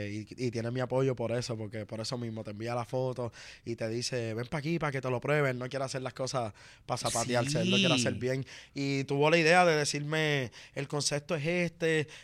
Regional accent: Juncos, Puerto Rico; Yo soy de Junco, me quedaba cerca

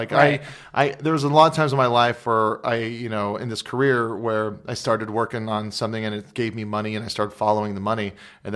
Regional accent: Hawaii, United States; Every time people go, oh, must have been so great growing up in Hawaii

